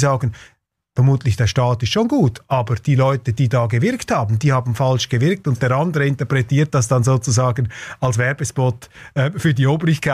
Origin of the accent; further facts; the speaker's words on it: Switzerland; jetzt als Schweizer darauf hinzuweisen. Das ist mir schon früher aufgefallen, als ich in Deutschland gearbeitet habe.